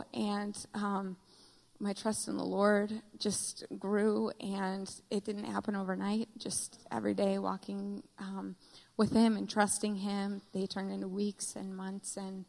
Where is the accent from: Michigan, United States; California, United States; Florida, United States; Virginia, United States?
Michigan, United States; I grew up in Michigan, so I like the cold.